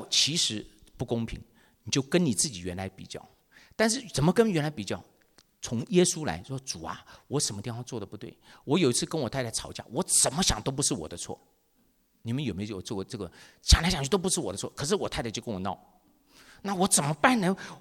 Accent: Taiwan; 可我们台湾长大的男孩子

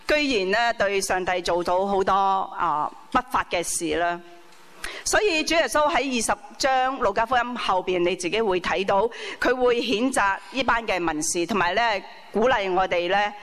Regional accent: Hong Kong; 我要作为香港人答应了人，可不可以甩底捞骚的？

